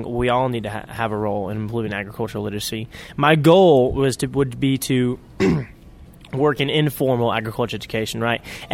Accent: Portland, United States; then back home in my hometown in Portland as well, trying to fulfill people's needs there.

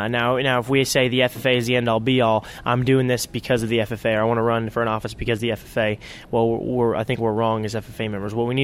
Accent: Portland, United States; then back home in my hometown in Portland as well, trying to fulfill people's needs there.

